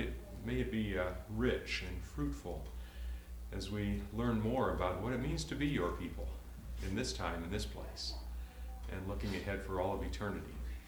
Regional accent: Raleigh, North Carolina, United States; I'm from Raleigh, North Carolina, pastor of St. Philip Lutheran Church and half of a clergy couple.

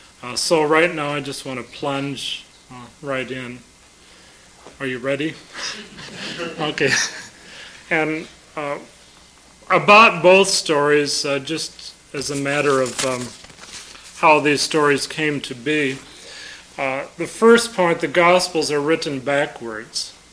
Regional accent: Albuquerque, New Mexico, United States; I'm from Albuquerque, New Mexico. And I'm serving here at Holden for 1 year as a village pastor.

